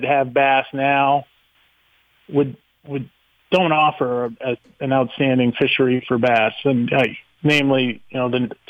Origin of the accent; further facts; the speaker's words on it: Orono, Maine, United States; growing up in Orno on the Penobscot River.